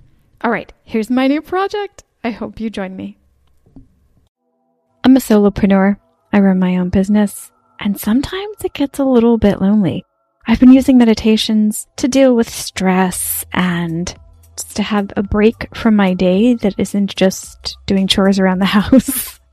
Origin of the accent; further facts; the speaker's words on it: United States; now in Copenhagen, Denmark; I'm an American expat in Copenhagen, Denmark.